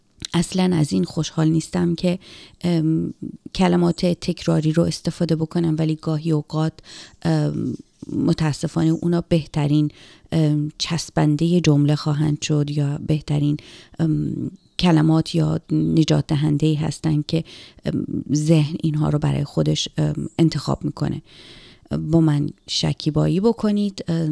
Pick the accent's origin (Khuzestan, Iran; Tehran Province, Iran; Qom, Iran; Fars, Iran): Qom, Iran; born there; البته من در قم به دنیا آمدم به خاطر این که در حالی که مادر و پدرم داشتن از تهران به اصفهان می اومدن